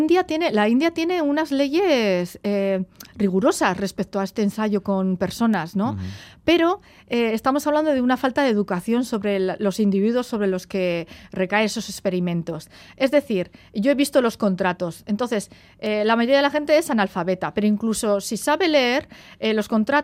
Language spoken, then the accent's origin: Spanish; Navarre, Spain; Soy navarra y soy muy cabezona